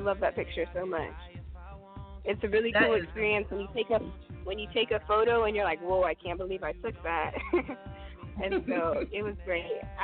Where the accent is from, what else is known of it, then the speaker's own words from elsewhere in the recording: Tacoma, Washington, United States; I am born and raised in Tacoma, Washington, and I'm a Tacoma-based photographer.